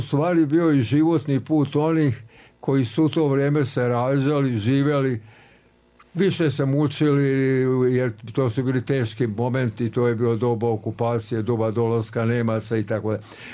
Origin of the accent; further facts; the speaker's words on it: Banja Luka, Republika Srpska, Bosnia & Herzegovina; born there; Ja sam rođen u Banja Luci, moji su rođeni u Banja Luci, otac mi je iz Banja Luke.